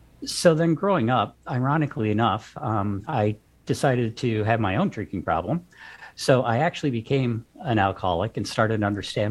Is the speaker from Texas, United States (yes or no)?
no; Toledo, Ohio, United States; And so growing up in Ohio, I grew up in Toledo, wonderful little town.